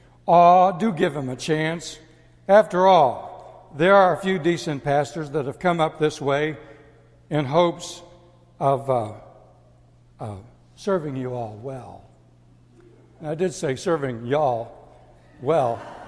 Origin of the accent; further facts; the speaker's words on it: Texas, United States; even if they didn't know I was from Texas, I would just hear these derogatory remarks made about folks from the Lone Star State.